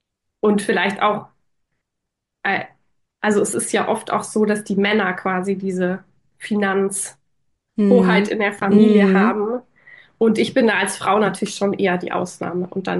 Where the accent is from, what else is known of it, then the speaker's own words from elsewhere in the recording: Munich, Bavaria, Germany; ich komme aus München, es wird vermutlich nicht München als Standort werden.